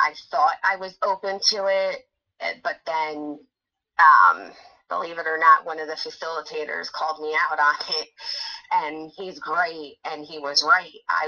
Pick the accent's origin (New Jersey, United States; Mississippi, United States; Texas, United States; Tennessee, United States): New Jersey, United States; also born or lived in Pennsylvania; now in Los Angeles, United States; I am from, born and raised in New Jersey, but moved to Pennsylvania. Right now I'm in Los Angeles.